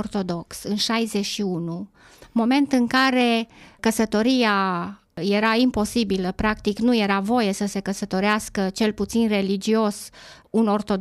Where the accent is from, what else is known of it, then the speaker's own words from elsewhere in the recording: Harghita County, Romania; born there; M-am născut în Harghita, tatăl meu român, mama maghiară. Cel mai mult am crescut la bunici